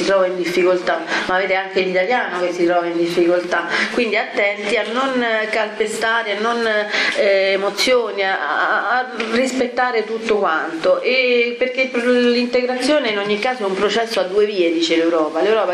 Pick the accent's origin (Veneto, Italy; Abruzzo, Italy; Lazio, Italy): Abruzzo, Italy; Capestrano; io sono abruzzese fra le righe, e mio padre è di Fagnano Alto, io sono nata a Capestrano